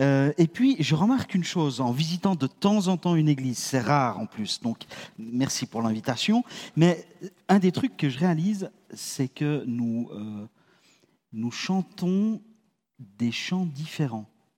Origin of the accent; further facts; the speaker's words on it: Geneva, Switzerland; j'ai 54 ans, je suis d'origine suisse, j'ai grandi au Petit Saconnet à Genève.